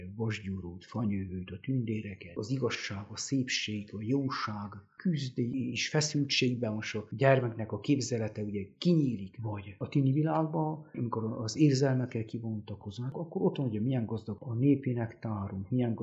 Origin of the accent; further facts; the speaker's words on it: Székely Land, Romania; Mert a összbevéve a saját életterem, az a szülőházam, szülőföldem, hazám. Most ez jelenti magát a fizikai területet, jelenti azt az életet vagy udvart, jelenti azt a települést, jelenti az egész szülőföldet, azt mondjuk, hogy Székelyföld